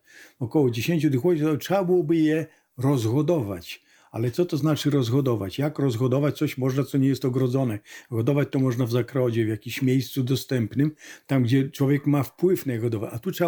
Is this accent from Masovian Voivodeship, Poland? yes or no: no; Białystok, Podlaskie Voivodeship, Poland; Ja urodziłem się i wychowałem w Białymstoku.